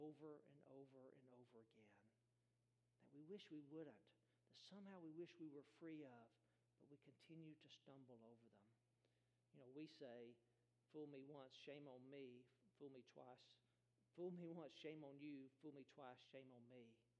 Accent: Alabama, United States; Now, you may have heard I'm from Alabama, and I'm an Alabama fan.

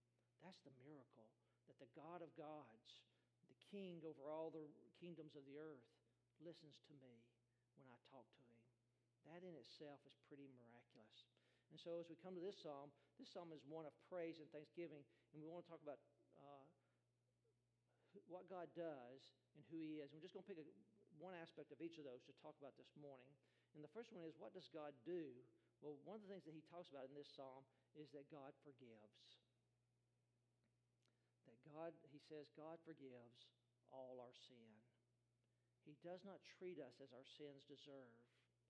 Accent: Alabama, United States; Now, you may have heard I'm from Alabama, and I'm an Alabama fan.

